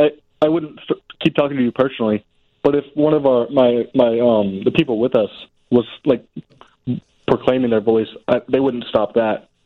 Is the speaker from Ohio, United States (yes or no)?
no; St. Louis, Missouri, United States; Yes, sir. I'm from St. Louis.